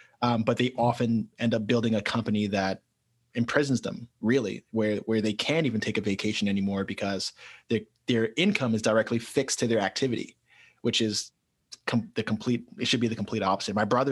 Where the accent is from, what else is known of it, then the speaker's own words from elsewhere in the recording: New York City, New York, United States; that's something that was always missing from my life being born and raised in New York City.